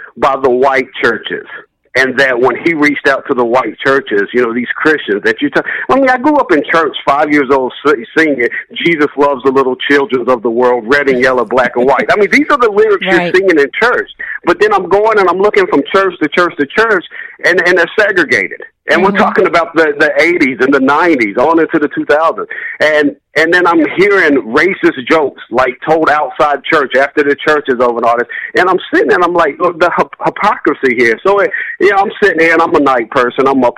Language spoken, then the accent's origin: English; South Carolina, United States; now in Houston, United States; So when I came up, I grew up in South Carolina. Now I'm in Houston.